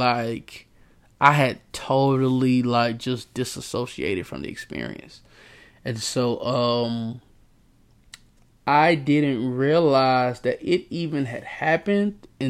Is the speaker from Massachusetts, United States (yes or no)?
no; Durham, North Carolina, United States; I'm from Durham, North Carolina.